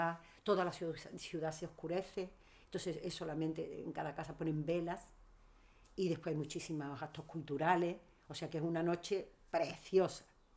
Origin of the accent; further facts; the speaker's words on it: Seville, Andalusia, Spain; y mira que yo soy sevillana